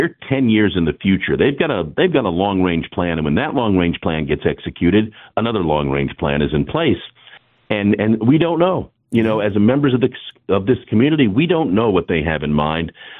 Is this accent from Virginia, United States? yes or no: yes; Norfolk, Virginia, United States; They put a radio station in a mall in my hometown of Norfolk, Virginia, and I watched those guys play records and intro records